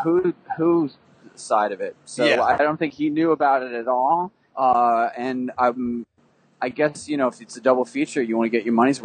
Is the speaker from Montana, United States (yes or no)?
no; Rockaway Beach, New York, United States; I grew up in Rockaway Beach in New York, and they have the rock song. So that was sort of on the radar, too.